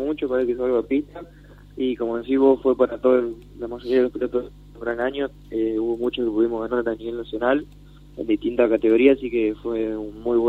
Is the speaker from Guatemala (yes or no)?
no; Resistencia, Chaco, Argentina; De Resistencia.